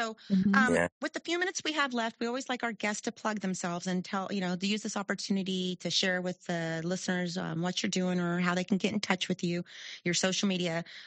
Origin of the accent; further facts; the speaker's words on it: Killeen, Texas, United States; Like when we were growing up in Killeen